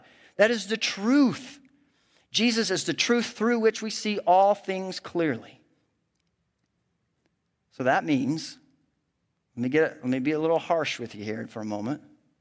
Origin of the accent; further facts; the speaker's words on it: Midwest, United States; Growing up in the Midwest, I didn't get to see the ocean until I was 13 years old.